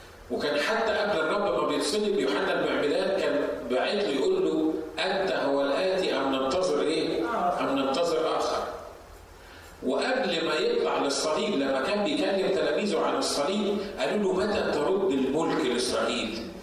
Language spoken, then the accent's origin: Arabic; Egypt; عشان كده عندنا في مصر كانوا كل يوم خميس